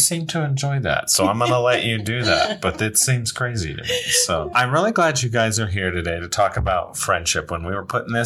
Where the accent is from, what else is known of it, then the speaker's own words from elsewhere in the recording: Muncie, Indiana, United States; I grew up just down Riverside from Ball State.